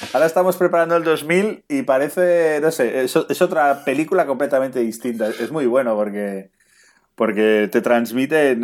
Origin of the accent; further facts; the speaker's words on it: Barcelona, Catalonia, Spain; No, somos de Barcelona, que aquí, bueno, el peor catalán del mundo, ya te lo digo.